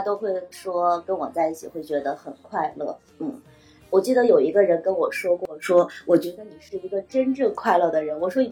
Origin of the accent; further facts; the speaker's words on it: Xinjiang, China; 我是新疆人，就是我们那边是没有方言的，所以的话呢基本上从小就说普通话，新疆的人普通话就比较好一些